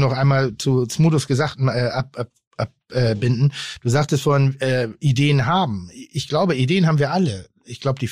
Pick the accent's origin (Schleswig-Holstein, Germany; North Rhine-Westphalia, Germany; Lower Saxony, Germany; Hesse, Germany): Schleswig-Holstein, Germany; Pinneberg; ich komme vom Land. Ich komme jetzt nicht vom Dorf, aber ich komme aus Pinneberg.